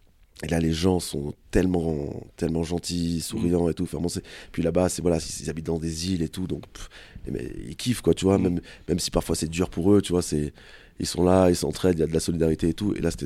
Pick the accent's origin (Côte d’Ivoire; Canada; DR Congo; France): France; Marseille, Provence-Alpes-Côte d'Azur; moi je viens de Marseille